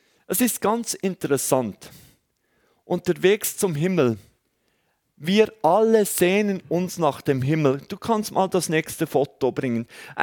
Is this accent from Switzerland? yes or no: yes; Switzerland; Genau, das fällt mir. Als Schweizer.